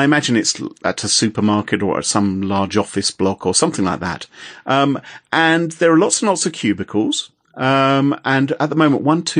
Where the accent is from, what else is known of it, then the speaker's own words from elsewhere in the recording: England, United Kingdom; When it comes to these things, I'm just English, right?